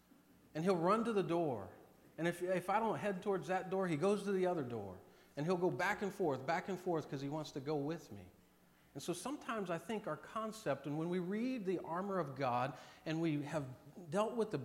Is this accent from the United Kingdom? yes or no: no; Ohio, United States; I'm from Northeast Ohio, and so I have a certain affinity